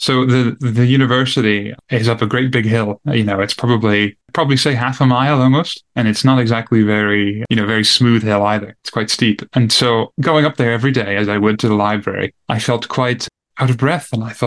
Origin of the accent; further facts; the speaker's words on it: New Jersey, United States; now in United Kingdom; Well, I'm an American. I'm from New Jersey originally, and it's very expensive and tuition's very expensive in that state.